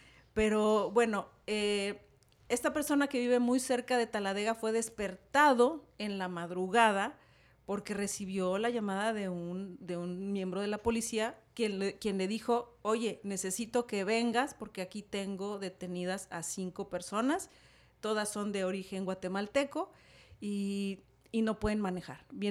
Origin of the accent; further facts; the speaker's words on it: Mexico; now in United States; todas las que estamos en esta mesa, venimos de México